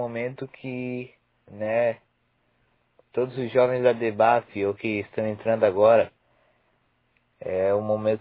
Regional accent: Criciúma, Santa Catarina, Brazil; porém eu sei que eu saí daqui de Criciúma, né

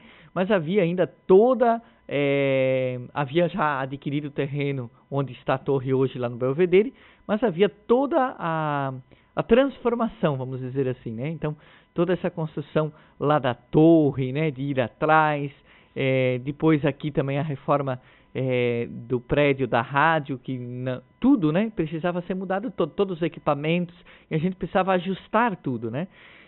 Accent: Treviso, Santa Catarina, Brazil; Eu acompanhava quando era criança isso, lá na minha infância, lá em Treviso, né?

